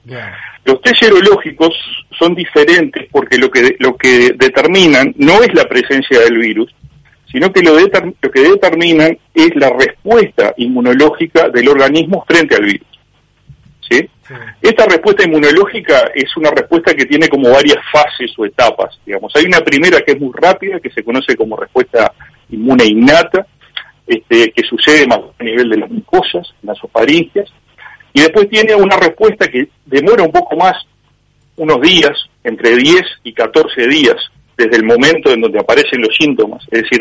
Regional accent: Uruguay; Entonces soy profundamente uruguayo, aunque el nombre diga otra cosa.

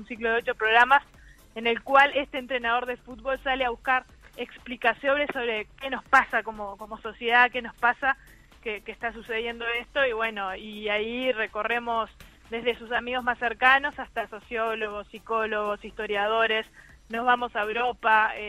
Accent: Nueva Helvecia, Colonia, Uruguay; obviamente yo soy de allá, soy de Nueva Alvesia.

